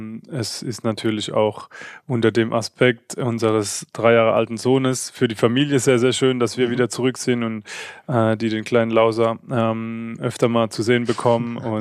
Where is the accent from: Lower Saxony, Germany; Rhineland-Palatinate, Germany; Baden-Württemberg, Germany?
Baden-Württemberg, Germany; Mannheim; also born or lived in Heidelberg; Hier bin ich groß geworden in Mannheim, in Heidelberg. Hier habe ich mein ganzes Leben verbracht und hatte jetzt einen Ausflug nach Frankreich, nach Paris